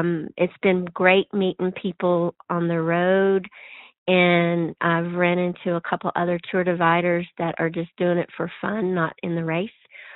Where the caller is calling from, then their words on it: Lincoln, Montana, United States; I'm calling in from Lincoln, Montana.